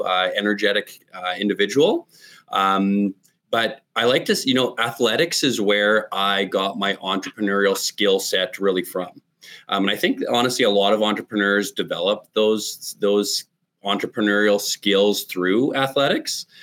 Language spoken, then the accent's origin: English; Saskatoon, Saskatchewan, Canada; I grew up in Saskatoon